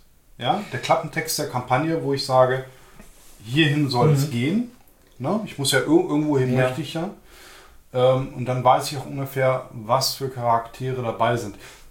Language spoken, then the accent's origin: German; United States; hallo, ich bin Amerikaner.